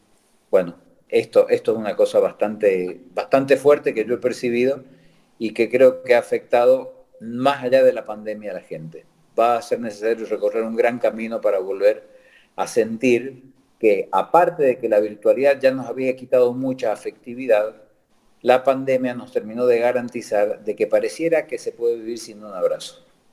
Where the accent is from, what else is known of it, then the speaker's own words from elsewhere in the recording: San Juan, Argentina; Yo soy un escritor de San Juan, indefectiblemente.